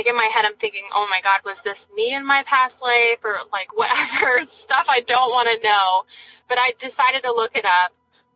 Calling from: New Hampshire, United States; I'm calling from New Hampshire.

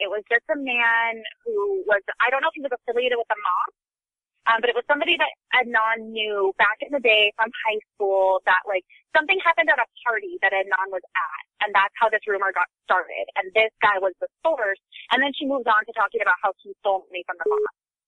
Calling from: Sacramento, California, United States; I'm calling from Northern California, Sacramento area.

